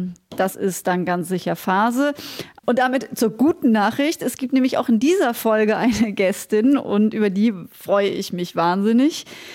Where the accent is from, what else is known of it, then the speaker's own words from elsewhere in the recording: Münstertal, Baden-Württemberg, Germany; wir kommen beide aus dem Münstertal.